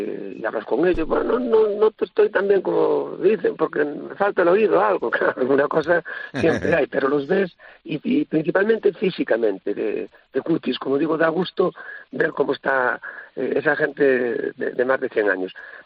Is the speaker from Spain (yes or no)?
yes; Galicia, Spain; aunque somos de Lugo, tenemos la ciudad de Ourense mucho más cerquita.